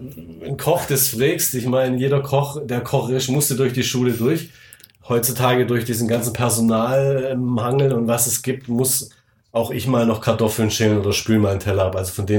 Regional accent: Baden-Württemberg, Germany; als Schwabe

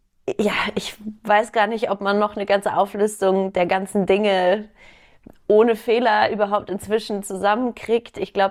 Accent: Hamburg, Germany; Ich bin Hamburgerin sogar.

